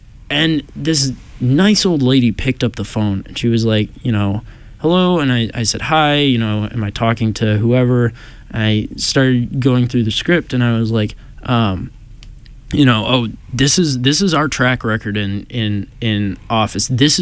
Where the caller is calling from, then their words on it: Worcester, Massachusetts, United States; I'm actually calling from this city called Worcester, Massachusetts. It's about 45 minutes west of Boston.